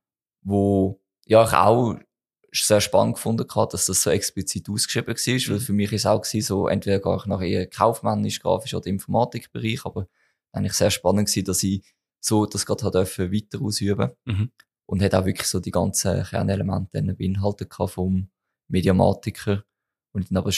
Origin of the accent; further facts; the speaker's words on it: Steinhausen, Zug, Switzerland; aufgewachsen bin ich in Steinhaus im Kanton Zug.